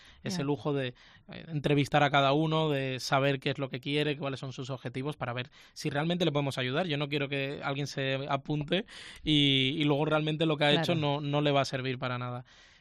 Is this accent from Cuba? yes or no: yes; Cuba; moved away as an adult; now in Spain; Yo soy cubano.